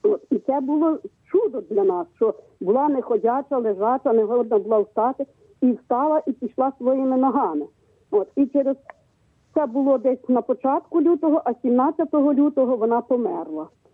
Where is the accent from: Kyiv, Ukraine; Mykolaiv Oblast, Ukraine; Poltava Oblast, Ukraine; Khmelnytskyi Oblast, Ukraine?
Khmelnytskyi Oblast, Ukraine; Kamianets-Podilskyi; З Кам'янець-Подільська.